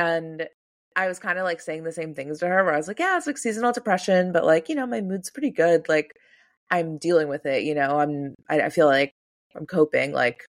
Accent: Midwest, United States; which I feel like as a Midwesterner is really like my big unlearning.

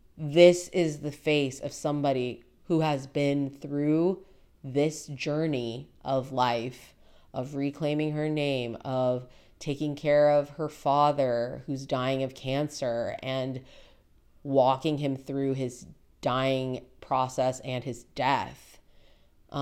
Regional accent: United States; It's my name. I'm American.

